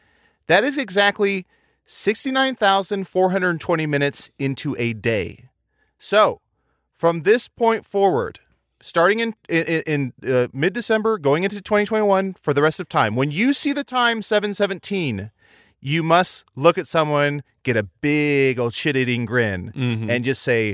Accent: Midwest, United States; I grew up in the Midwest, and it does suck that our school, I think all girls had first period.

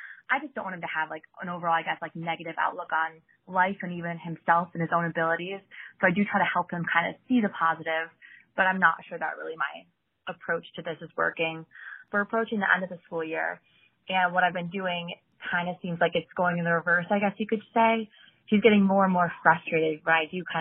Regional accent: Iowa, United States; I'm from Iowa.

